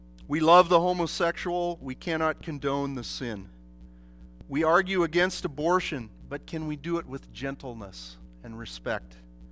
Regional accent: Idaho, United States; when I was a kid in the Lutheran Sunday school, I grew up out in Idaho, and I wasn't even in a Christian family, but somehow my mom sent me to a Sunday school in a Lutheran church.

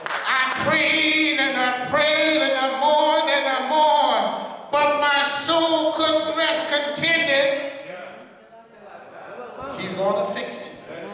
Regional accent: Atlanta, Georgia, United States; accent: Southern; Sometimes every once in a while I'm from Atlanta, so I just slip that south in there for y'all.

